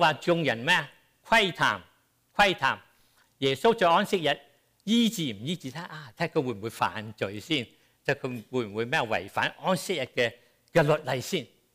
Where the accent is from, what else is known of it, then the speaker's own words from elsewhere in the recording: Hong Kong; moved away; 這個對我們香港人來說呢是有個都有個影響的。大家我沒有回香港長七年了